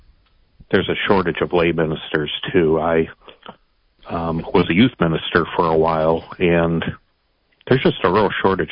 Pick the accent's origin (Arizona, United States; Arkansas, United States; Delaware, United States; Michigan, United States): Michigan, United States; Flint; Well, I grew up in Flint, and my family attended St. Michael Church, which was closed a few years ago, unfortunately, but I grew up at that parish.